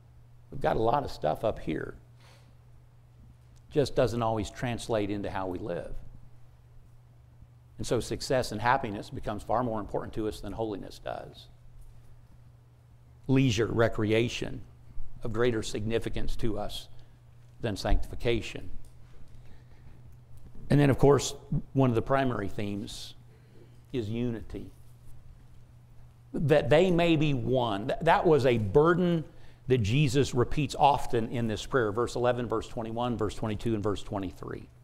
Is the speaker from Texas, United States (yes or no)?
yes; Arlington, Texas, United States; I'm from Arlington, up in the Metroplex, by the way, Northwest Church in Arlington.